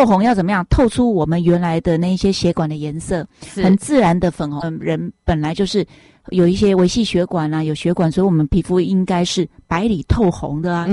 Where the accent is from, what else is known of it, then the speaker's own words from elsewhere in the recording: Taiwan; 我们台湾人，好，包括我们亚洲人，我们就属于黄种人嘛。